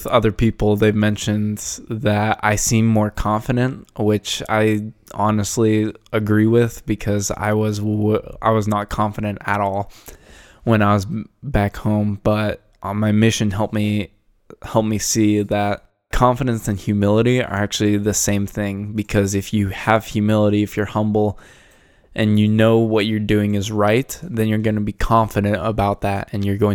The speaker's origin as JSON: {"language": "English", "town": "Vanderhoof", "region": "British Columbia", "country": "Canada", "tie": "born or raised there", "said": "I went and served in my hometown in Vanderhoof for about 4 months or so."}